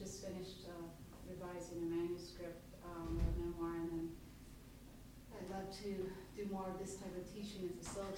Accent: California, United States; I'm from San Francisco Bay Area, and I'm happy to be here.

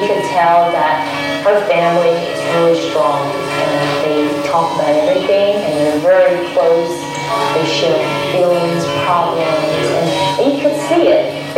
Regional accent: United States; I'm just showing my passport. I'm an American.

